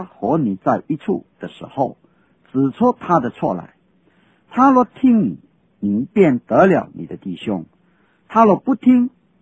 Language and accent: Chinese; China; 犹太人对磐石这个词句的用法，就是有一点像我们中国人所谈的泰山那个意思